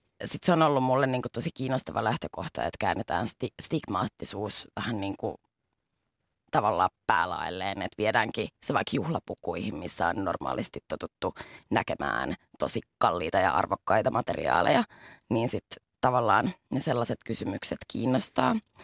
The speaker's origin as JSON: {"language": "Finnish", "town": "Helsinki", "region": "Uusimaa", "country": "Finland", "tie": "born or raised there", "said": "mistä mä oon kotoisin. Mä oon Sinipohjois-Helsingistä."}